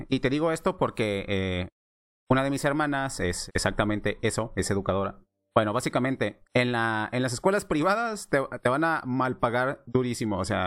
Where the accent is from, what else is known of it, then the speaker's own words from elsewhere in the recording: Mexico; una chica, voy a poner de ejemplo en mi país, ¿no? O sea, una chica que gana, que tiene su carrera universitaria y es educadora de preescolar, que son de las que menos ganan, ganan hasta 4,000 pesos mexicanos al mes.